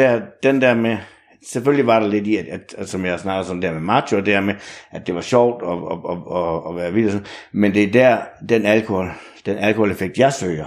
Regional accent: Aalborg, North Denmark Region, Denmark; Altså, jeg kommer fra Aalborg, og alle mine klassekammerater enten blev i Aalborg

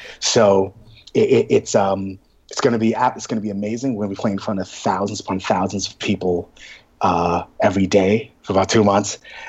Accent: New York City, New York, United States; exists because we were born and bred in New York City.

